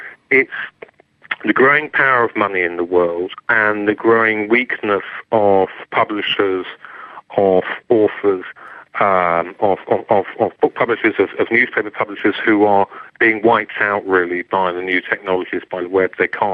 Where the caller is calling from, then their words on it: London, United Kingdom; certainly in Britain, and I'm talking from London